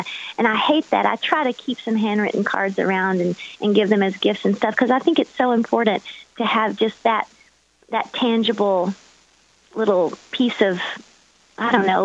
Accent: Georgia, United States; I grew up in Georgia, and so we spent a lot of time on those Carolina, Georgia beaches

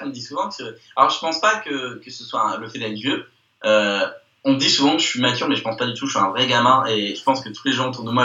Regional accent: Bordeaux, Nouvelle-Aquitaine, France; moved away as an adult; quand je suis parti de Bordeaux, je faisais le tri dans mes vêtements, donc j'avais quand même 22 ans.

